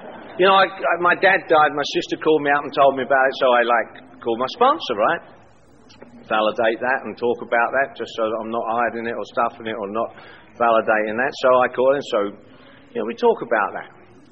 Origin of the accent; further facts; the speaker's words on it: London, United Kingdom; Now, I'm from London, England. That thought had never even occurred to me. It had never occurred to me to go back to England.